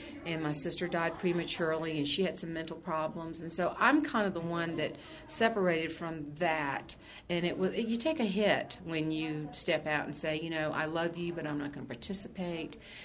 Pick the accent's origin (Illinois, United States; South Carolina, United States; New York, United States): South Carolina, United States; Johns Island; I grew up in the Low Country, we call it. It's outside of Charleston, John's Island. My daddy was a tomato farmer, and I married and moved to the middle part of the state we call the Ridge.